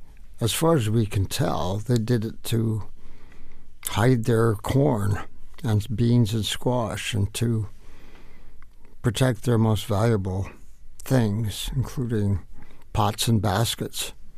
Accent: Boulder, Colorado, United States; I certainly needed, from the first years I grew up in Boulder, Colorado, to get out and to get away and to get up into the mountains.

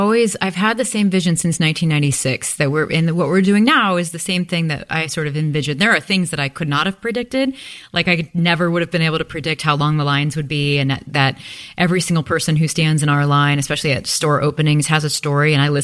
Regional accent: Midwest, United States; And there's something about growing up in the Midwest too.

